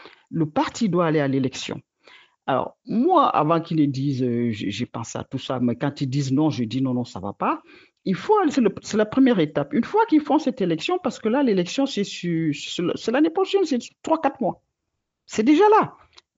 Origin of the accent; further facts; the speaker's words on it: Cameroon; Encore que moi, je suis ici, mais moi, je suis un enfant du pays depuis.